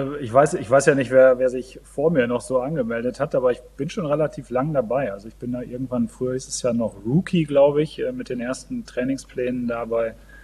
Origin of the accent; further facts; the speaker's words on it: Northern Germany, Germany; now in Melle, Germany; Also ich komme aus Norddeutschland, bin wohnhaft in Melle.